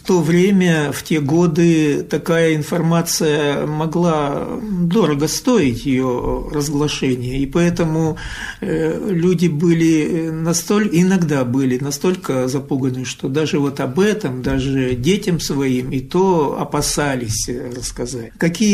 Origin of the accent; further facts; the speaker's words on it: Sochi, Krasnodar Krai, Russia; also born or lived in Urals / Leningrad; восьмой десяток, слава богу, идет. И довелось повидать много разного. Родился я на Урале, вырос в городе Сочи и школу там заканчивал, потом учился в Ленинграде, в военно-морском училище.